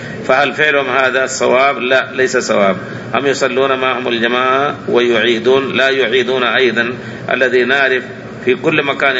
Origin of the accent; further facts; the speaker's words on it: Algeria; أنا من الجزائر، عندنا في بعض المناطق صلاة الصبح لا تصلى في وقتها